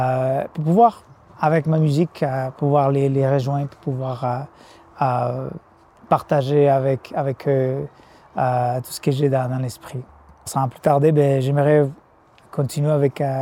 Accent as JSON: {"language": "French", "country": "Colombia", "also_born_or_lived": "Jonquière", "second_language": "French", "moved": "yes", "lives_now": "Saint-Albert, Canada", "said": "auteur, compositeur, interprète. Je suis originaire de la Colombie. Je suis arrivé au Saguenay, à Jonquière, il y a déjà 20 ans. Et maintenant, je suis ici en Alberta, à Saint-Albert"}